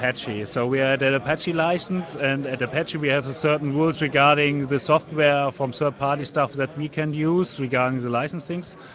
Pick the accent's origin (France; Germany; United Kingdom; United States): Germany; Hamburg; I'm from Hamburg, Germany.